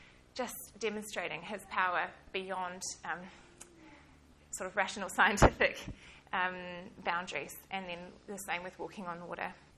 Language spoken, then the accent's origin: English; Great Barrier Island, Auckland, New Zealand; but I grew up on Great Barrier Island as part of the community there